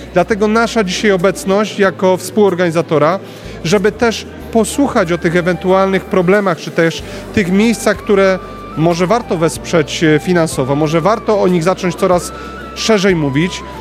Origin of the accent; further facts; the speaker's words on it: Silesian Voivodeship, Poland; Ja pochodzę z Żywiecczyzny